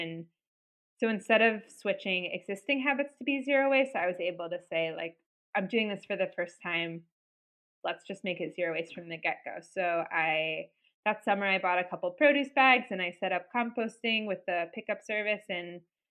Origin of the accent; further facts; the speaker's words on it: Indianapolis, Indiana, United States; now in Madison, United States; I live in Madison right now, Madison, Wisconsin. I'm from Indianapolis originally